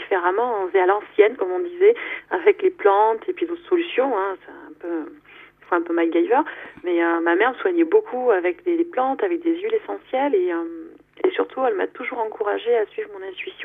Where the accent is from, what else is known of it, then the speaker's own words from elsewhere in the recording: Côte d’Ivoire; now in Grasse, France; j'habite actuellement à Grasse, dans le 06. Donc c'est le sud-est de la France, mais je suis née et j'ai grandi en Côte d'Ivoire, donc Afrique de l'Ouest.